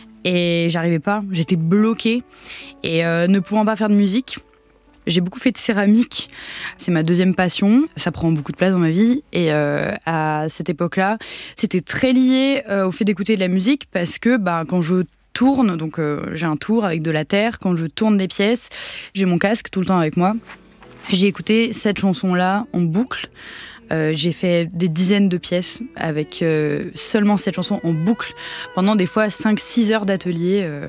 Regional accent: Marseille, Provence-Alpes-Côte d'Azur, France; La mer de chez moi, c'est vrai que je suis marseillaise, je suis née à Marseille.

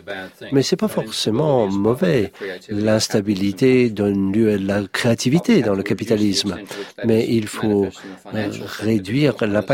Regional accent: Australia; French is a second language; ça ne s'applique pas chez moi en Australie

